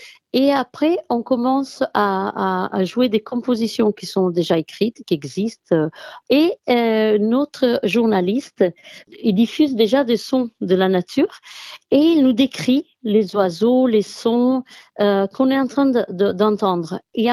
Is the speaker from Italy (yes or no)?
yes; Italy; now in France; je viens d'Italie. Mais toutes les trois, on est basées dans le sud de la France.